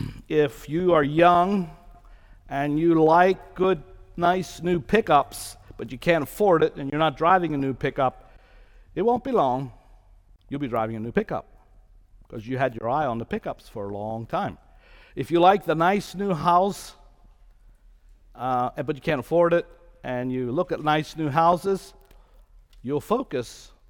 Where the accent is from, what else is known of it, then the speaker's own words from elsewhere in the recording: Pennsylvania, United States; So before I came to Ohio from Lancaster County, Pennsylvania, now I know how to get here.